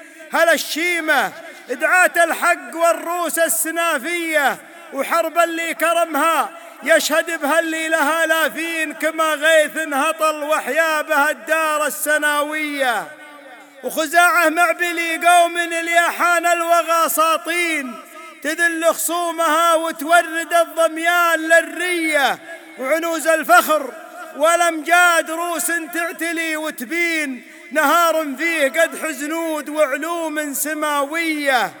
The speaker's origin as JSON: {"language": "Arabic", "region": "Hejaz", "country": "Saudi Arabia", "said": "وأنا شاعر حجازي وأعرف اللي بالدهر لية، وباوضح لكم عاداتنا في حجازنا ويبين لكم قول الحقيقة عن هويتنا الحجازية"}